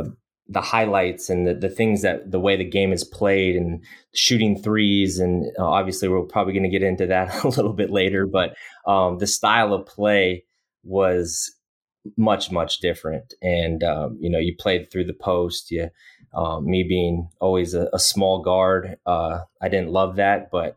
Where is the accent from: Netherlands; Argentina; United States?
United States; Phoenix, Arizona; also born or lived in Minneapolis; So I grew up in Phoenix, Arizona, moved there in 1986, like 5 months after I was born in Minneapolis.